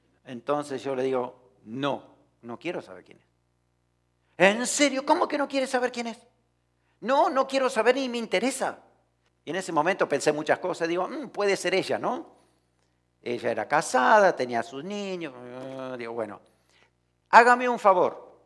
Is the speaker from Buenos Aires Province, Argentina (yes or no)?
yes; Pehuajó, Buenos Aires Province, Argentina; Cuando estaba empezando como pastor, en mi pueblo, en Pehuajó